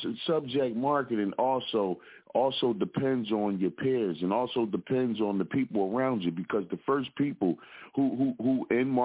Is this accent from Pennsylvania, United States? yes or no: yes; Philadelphia, Pennsylvania, United States; representing from the Broad Street Bully side of Philadelphia, where, unfortunately, as young men, we didn't get Mary Kay.